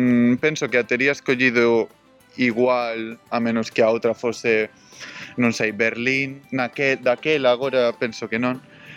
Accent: Cabanas, Galicia, Spain; now in Germany; Son de Cabanas, no Eume, entre Coruña e Ferrol. Unha parte preciosa, coa ría de Ares, coas fragas do Eume, Ponte de Eume, Torreón medieval.

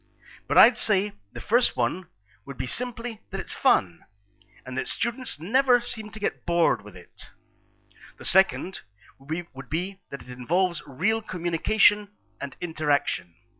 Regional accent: Melbourne, Victoria, Australia; now in Thailand; My home country is Australia, and that's where I grew up, in Melbourne.

